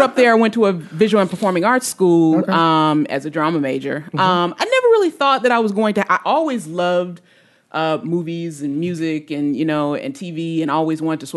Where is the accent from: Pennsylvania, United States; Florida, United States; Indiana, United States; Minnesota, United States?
Indiana, United States; Gary; So I grew up in Gary, Indiana. My dad was a radio jock, so he worked in Chicago.